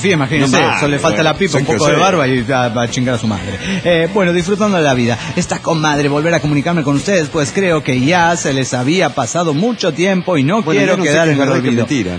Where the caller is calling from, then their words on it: Dominican Republic; Les comento que era aquí en mi país, República Dominicana